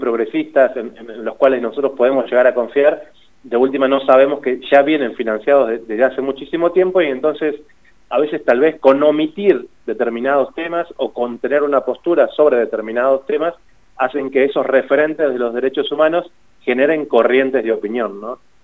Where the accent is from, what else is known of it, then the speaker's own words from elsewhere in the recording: Argentina; lo digo como argentino primero antes que como comunicador